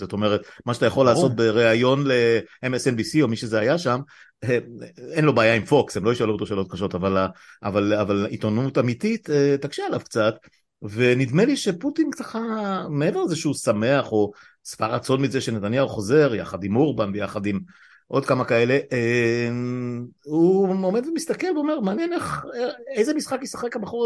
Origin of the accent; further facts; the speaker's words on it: Afula, Northern District, Israel; גדלתי באפולה